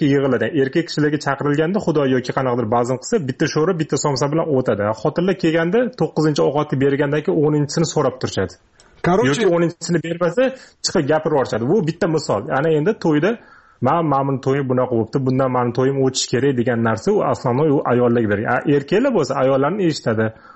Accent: Tashkent, Uzbekistan; now in Moscow, Russia; Moskvada men o'zimni biznesim bilan shug'ullanaman. O'zim shaxsan Toshkent shahridanman. Toshkentlikman

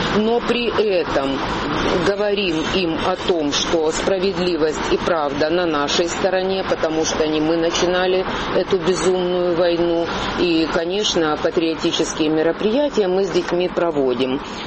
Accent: Ukraine; вы русский, я украинка

